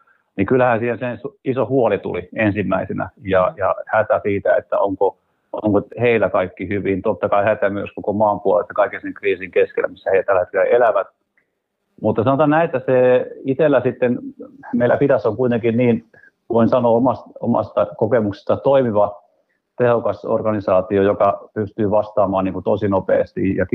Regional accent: Japan; toki lapsuuteni on Japanissa viettänyt ja siellä jatkuvasti maa järjesi

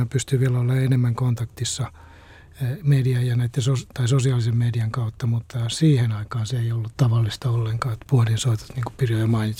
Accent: Ostrobothnia, Finland; mä oon itse Pohjanmaalta lähtösi ja se jotenkin, siinä on semmoista jotakin niin kuin reilua ja rehtiä

